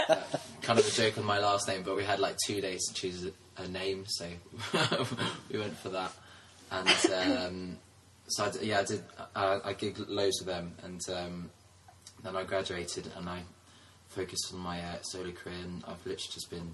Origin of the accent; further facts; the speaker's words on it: Paris, Île-de-France, France; moved away; also born or lived in Winchester, United Kingdom; I grew up in Paris, and then I moved to Winchester